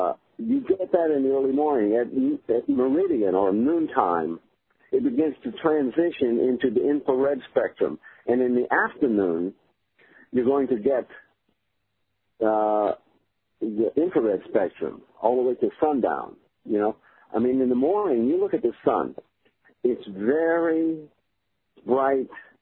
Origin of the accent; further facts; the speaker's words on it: New Orleans, Louisiana, United States; I'm from New Orleans, and so, you know, a lot of my kinfolks are still repairing after Katrina